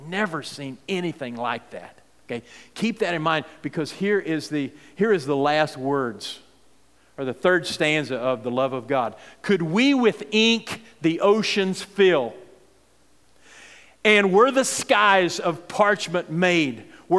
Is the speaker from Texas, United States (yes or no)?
yes; Texas, United States; I'm from West Texas, and the biggest body of water that I'd ever seen until I was 8 years old was a little stock tank